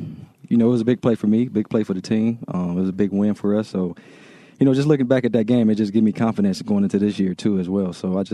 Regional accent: Detroit, Michigan, United States; That was kind of like the biggest school, you know, coming out of Detroit.

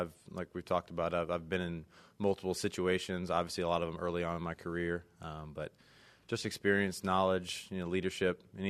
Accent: Atlanta, Georgia, United States

